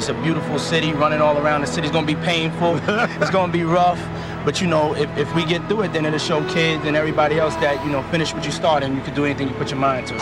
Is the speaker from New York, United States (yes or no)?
yes; New York, United States; I'm from New York. I love New York. I love the city of New York.